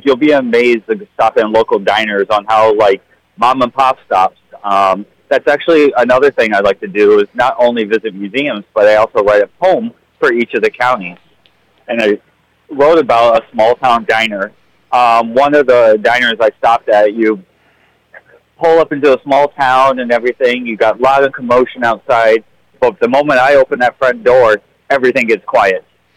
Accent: Iowa City, Iowa, United States; now in North Liberty, United States; So I am from the Iowa City area. I grew up in Iowa City, moved to Coralville when I was six, moved back to Iowa City, a block where I grew up, and now I live in North Liberty.

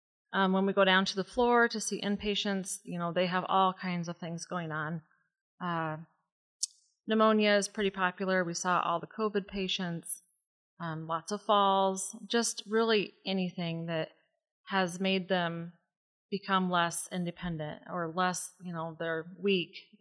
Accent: Webster City, Iowa, United States; Well, I am from Webster City, and I've been a therapist for 24 years.

